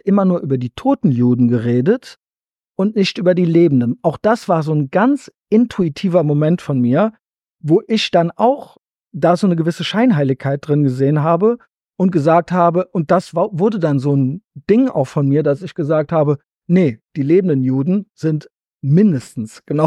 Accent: Germany; Und natürlich komme ich aus Deutschland, das spielt auch eine große Rolle.

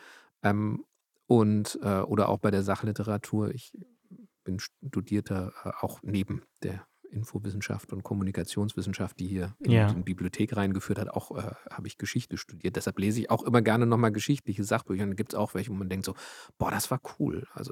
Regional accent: Berlin, Germany; now in Güstrow, Germany; Wobei, als Berliner gesagt, der Zoo Rostock ist genauso weit weg hier von Güstrow wie in Berlin.

